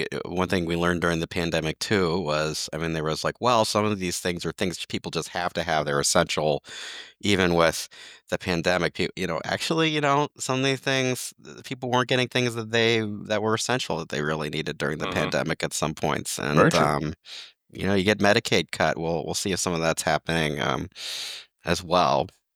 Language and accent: English; Ohio, United States; I have fond memories of lightning bugs when I was growing up in Ohio, and like never seeing them around here.